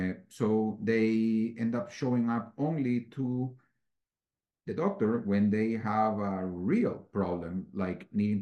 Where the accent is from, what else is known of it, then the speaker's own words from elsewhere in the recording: Ecuador; first language es; English is a second language; now in United States; I'm a native from Ecuador. I'm a native Spanish speaker. And being one of the few native Spanish speaking pediatricians, I serve a large Latino / Spanish speaking community here in Northern Nevada.